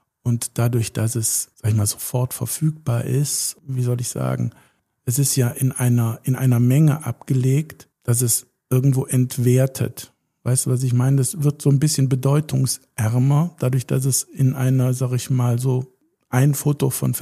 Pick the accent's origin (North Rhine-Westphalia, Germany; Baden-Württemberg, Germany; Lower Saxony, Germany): North Rhine-Westphalia, Germany; born there; ich komme gebürtig aus der Region zwischen Aachen und Köln, habe dort Betriebswirtschaft gelernt